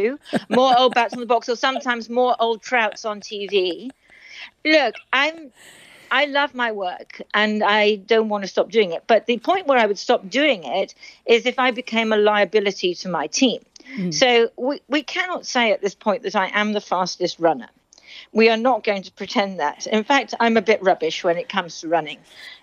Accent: United Kingdom; we're quite happy to be British

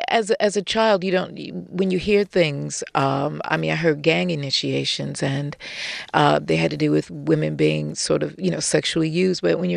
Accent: United States; being American

